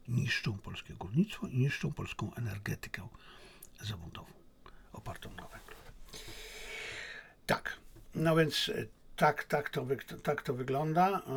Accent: China; Polish is a second language; Ale ja mówię, dlatego, że ja jestem Chińczykiem, jestem. Ja kocham Chiny, to ja jestem nacjonalistą chińskim

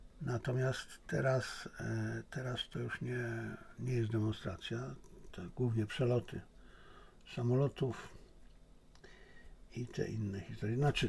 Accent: China; Jako Chińczyk mam nadzieję, że tam się nie poleje krew, chińska krew.

